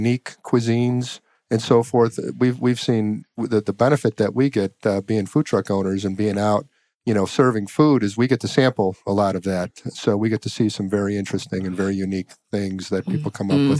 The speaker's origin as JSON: {"language": "English", "town": "Chicago", "region": "Illinois", "country": "United States", "lives_now": "Atlanta, United States", "said": "which I am from Chicago originally. So our goal is to bring the best of Chicago cuisine to the Atlanta area."}